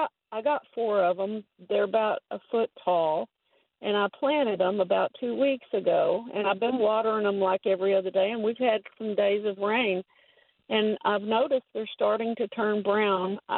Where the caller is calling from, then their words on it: Texas, United States; About 20 miles outside of Sulphur Springs.